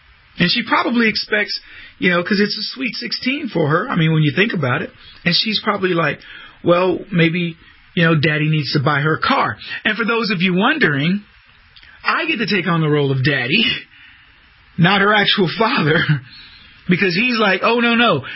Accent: Arizona, United States; Oh, I said I'm from Arizona, and he says, oh, man, you got some crazy ones out there.

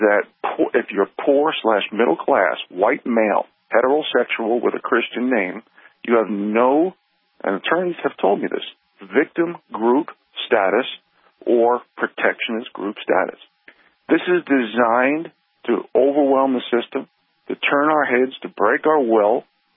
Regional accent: New York City, New York, United States; I had a dream growing up in New York City to move out to the Northern Rockies and do the mountain man thing.

